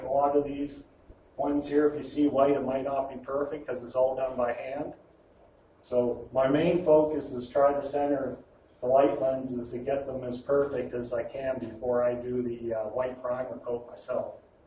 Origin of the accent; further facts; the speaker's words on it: Halifax, Nova Scotia, Canada; So I'm from Halifax, Nova Scotia. So we're located on the east coast of Canada.